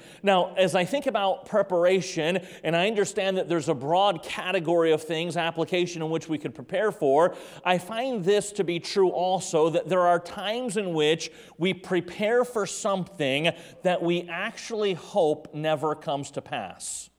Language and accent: English; North Carolina, United States; I was born in North Carolina. I lived a number of years in North Carolina.